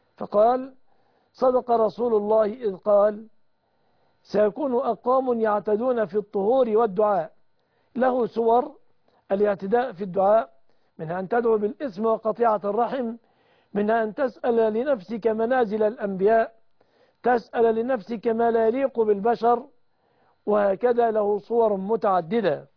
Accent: Egypt; يحفظ بلادنا مصر

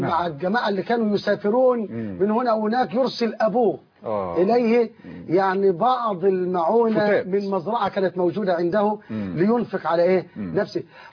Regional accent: Egypt

